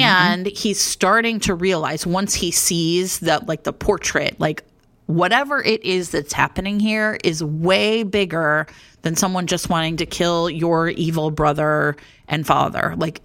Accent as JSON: {"language": "English", "country": "United States", "said": "But because I'm American, I was like, I don't know what that means."}